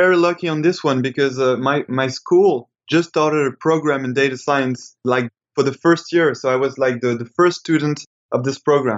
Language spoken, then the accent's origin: English; Paris, Île-de-France, France; I was born in Paris. I was raised in Paris as well. So I've been living nearly all my life in Paris.